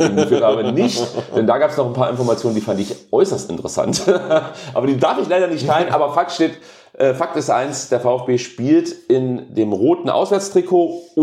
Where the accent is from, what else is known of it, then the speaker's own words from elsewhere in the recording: Baden-Württemberg, Germany; als Schwabe